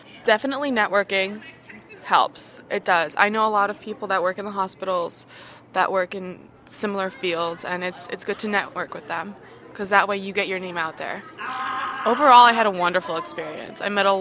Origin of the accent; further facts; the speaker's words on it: Keene, New Hampshire, United States; I am from Keene, New Hampshire.